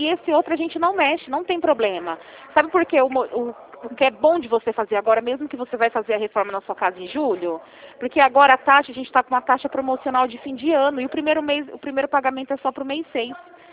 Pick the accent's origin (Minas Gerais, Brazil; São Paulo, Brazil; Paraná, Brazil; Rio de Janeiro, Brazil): São Paulo, Brazil; Rio Claro; eu sou de Rio Claro, tá? Eu não sou de Araras